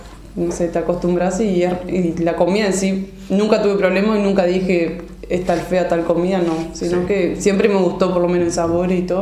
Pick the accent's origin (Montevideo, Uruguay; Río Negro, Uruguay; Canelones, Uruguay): Río Negro, Uruguay; Fray Bentos; soy de Río Negro, de Fray Bentos.